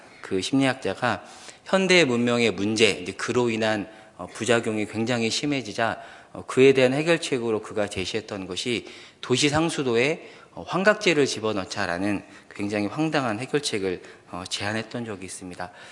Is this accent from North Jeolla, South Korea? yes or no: yes; Gunsan, North Jeolla, South Korea; 저는 이제 고향이 전라북도 군산인데요.